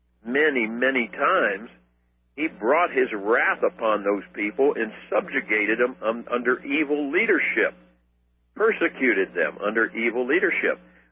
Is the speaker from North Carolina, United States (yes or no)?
no; Washington, District of Columbia, United States; I had an old black friend back in Virginia where I grew up in Washington, D.C.